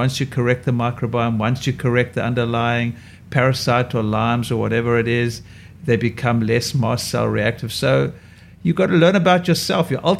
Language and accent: English; South Africa; growing up in South Africa, I was eating lots, you know, you eat lots of fruit.